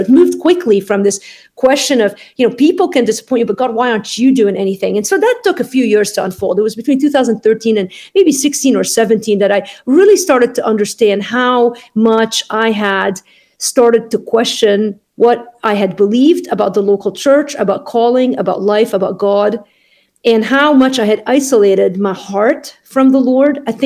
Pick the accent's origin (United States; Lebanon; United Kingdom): Lebanon; I grew up in Lebanon in a very sound, semi-Christian home, but heavily influenced by my mother's faith.